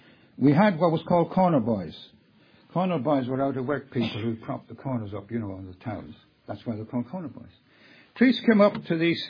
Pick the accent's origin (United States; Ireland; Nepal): Ireland; born there; I was born in Ireland, but I have a love for England. But I have a love for Ireland as well. Because you see, I wasn't a Roman Catholic, but I was brought up in the midst of popery